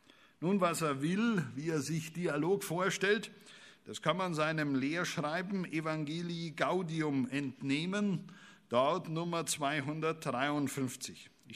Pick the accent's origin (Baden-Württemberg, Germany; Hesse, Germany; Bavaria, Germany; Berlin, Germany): Bavaria, Germany; wie ich als Bayer sagen darf